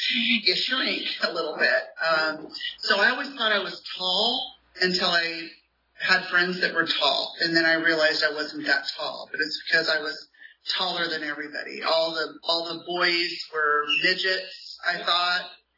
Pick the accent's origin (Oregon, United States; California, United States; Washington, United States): California, United States; Lemoore; And I grew up in Lemoore, which is not very far from here.